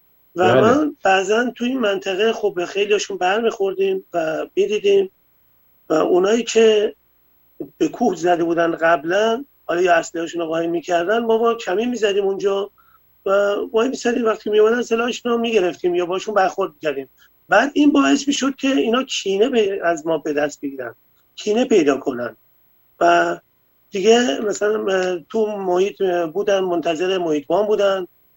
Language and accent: Persian; Iran; moved away as an adult; now in Netherlands; از ایران اومدم بیرون و اومدم هلند